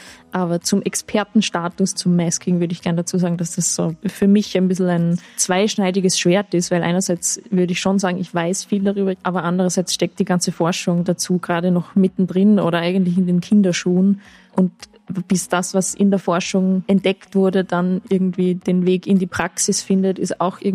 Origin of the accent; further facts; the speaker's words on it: Austria; weil offensichtlich das Angebot für Erwachsene relativ rar gesät ist bei uns in Österreich.